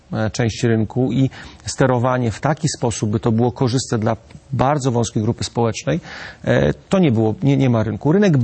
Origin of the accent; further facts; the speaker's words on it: eastern Poland, Poland; ja pochodzę ze ściany wschodniej